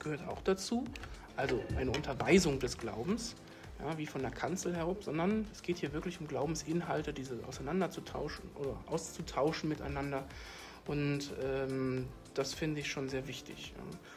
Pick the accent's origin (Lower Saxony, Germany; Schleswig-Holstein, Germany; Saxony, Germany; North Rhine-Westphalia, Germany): North Rhine-Westphalia, Germany; Wipperfürth; Auch ich komme ja aus der Nähe zumindest hier, aus Wipperfürth die Ecke. Zumindest bin ich dort auf die Schule gegangen, St. Angela Gymnasium in Wipperfürth.